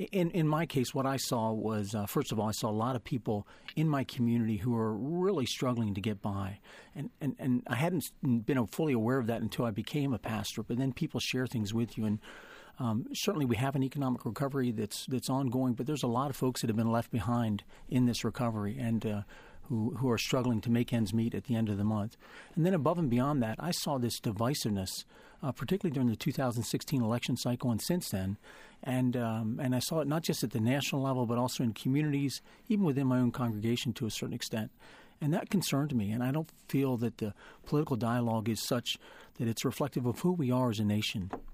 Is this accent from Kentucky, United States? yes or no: no; Pennsylvania, United States; I grew up here in South Central Pennsylvania on a family farm